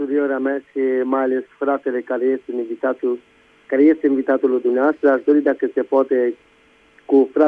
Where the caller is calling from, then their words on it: Târgu Mureș, Mureș County, Romania; din Târgu Mureș și vreau să vă spun